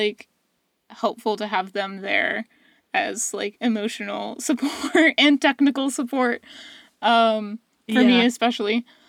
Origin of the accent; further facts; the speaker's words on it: Texas, United States; Yeah, I mean, it's also like we're from Texas. We live in Texas. Football is the biggest sport in Texas. Like, I don't know for you, but like for me, I'm from a small town.